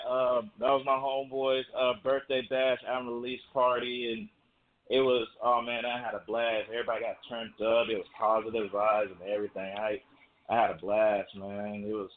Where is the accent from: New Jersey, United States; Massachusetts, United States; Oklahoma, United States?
Oklahoma, United States; Tulsa; So, yeah, I'm from Tulsa, Oklahoma.